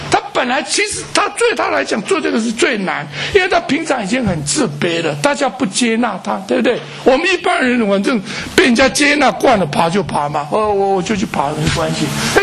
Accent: China; 这个迷信有时候我们从中国来的，对不对？

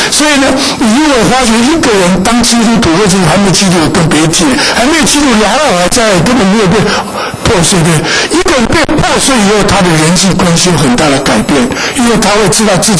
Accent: China; 我们中国人讲了，人之初性本善

